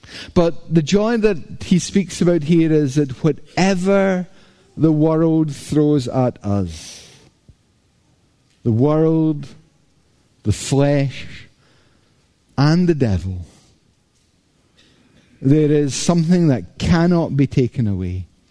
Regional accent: Scotland, United Kingdom; Maybe it's because I'm Scottish

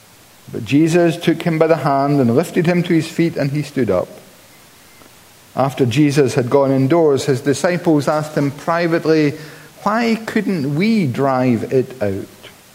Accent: Scotland, United Kingdom; I was raised very near the Kulin Hills in the island of Skye, and they are a majestic mountain range. In fact, arguably one of the finest in the world. And it really was a privilege being brought up in such an atmosphere.

